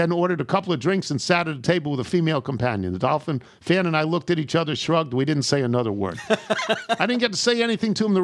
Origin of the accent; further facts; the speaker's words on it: Australia; As an Aussie